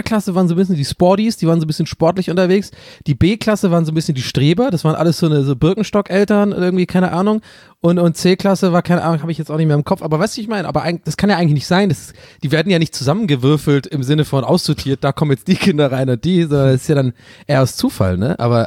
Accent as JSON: {"language": "German", "town": "Tübingen", "region": "Baden-Württemberg", "country": "Germany", "tie": "born or raised there", "said": "So bei uns in Tübingen war das so."}